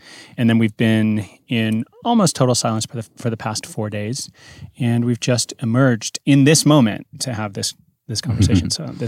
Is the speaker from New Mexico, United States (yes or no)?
yes; Santa Fe, New Mexico, United States; I'm actually from New Mexico. I'm from Santa Fe.